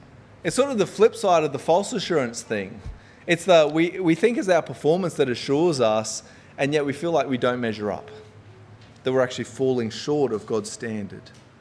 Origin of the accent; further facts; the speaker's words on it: Queensland, Australia; because I'm from North Queensland, we don't have those sorts of things.